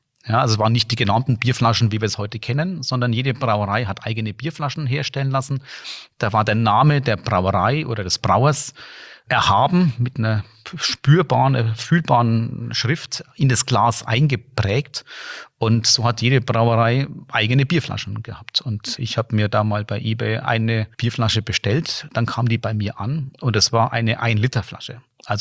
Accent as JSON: {"language": "German", "town": "Bamberg", "region": "Bavaria", "country": "Germany", "tie": "born or raised there", "said": "Ich bin ja hier in Bamberg aufgewachsen"}